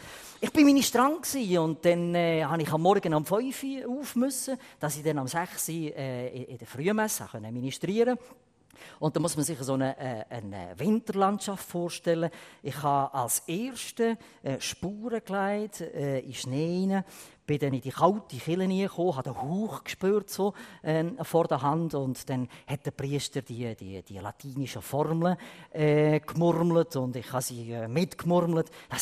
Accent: Lucerne, Switzerland; ich bin in Zäbiken aufgewachsen, im Kanton Luzern. Zäbiken war katholisch geprägt. Ich habe lange gebraucht, bis ich einmal gecheckt habe, dass es auch noch Reformierte gibt.

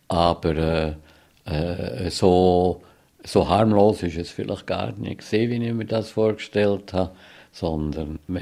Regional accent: Bern, Switzerland; Aber ich habe mich als Berner und Schweizer gefühlt und für mich war Jude nichts anderes Besonderes gewesen.

